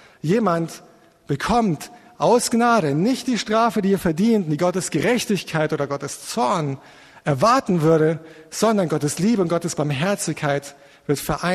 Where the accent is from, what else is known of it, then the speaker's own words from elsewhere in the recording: Munich, Bavaria, Germany; Ich komme aus München. Ja, also wenn du in München aufgewachsen bist